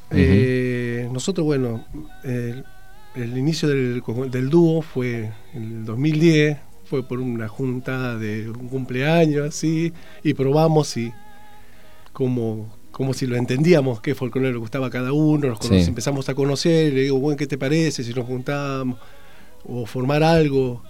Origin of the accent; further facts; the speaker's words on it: Buenos Aires, Argentina; also born or lived in San Luis; Yo soy porteño, pero estuve viviendo 15 años en San Luis, en un pueblito al lado de la sierra, y bueno, y así que yo de chiquito me creí escuchando la música folclórica.